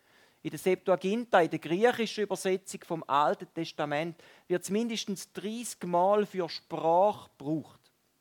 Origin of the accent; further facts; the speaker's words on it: Valais, Switzerland; nein, ich sei nicht aus Kanada. Ich komme aus dem Wallis.